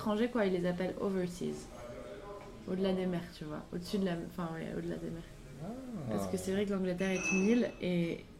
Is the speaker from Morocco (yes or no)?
no; Pau, Nouvelle-Aquitaine, France; En plus, je viens de Pau, donc ça a souvent fait la blague.